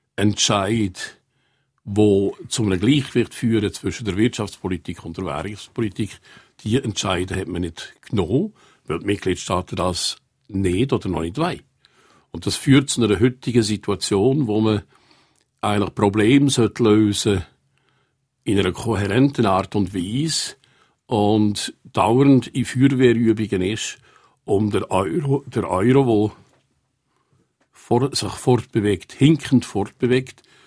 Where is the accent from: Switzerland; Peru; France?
Switzerland; Die grundlegenden Fragen tun wir nicht gerne diskutieren als Schweizer.